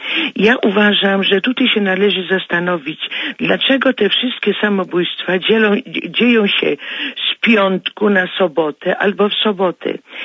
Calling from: Bielsko-Biała, Silesian Voivodeship, Poland; Ja dzwonię z Bielska Białej.

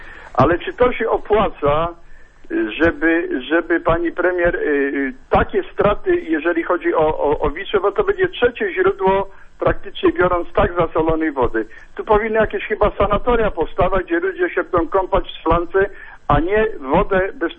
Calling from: Imielin, Silesian Voivodeship, Poland; z Imielina.

